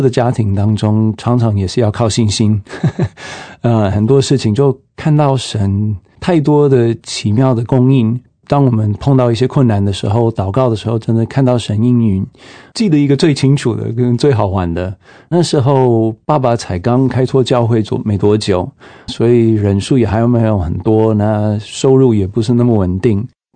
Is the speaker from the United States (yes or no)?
yes; Indiana, United States; Chinese is a second language; 我是美国人，印第安纳州中部。